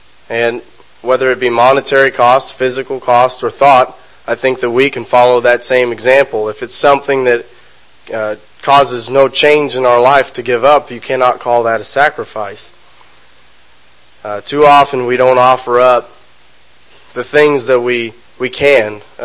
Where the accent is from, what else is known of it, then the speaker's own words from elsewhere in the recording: United States; I am an American and we are notorious for pronouncing things wrong.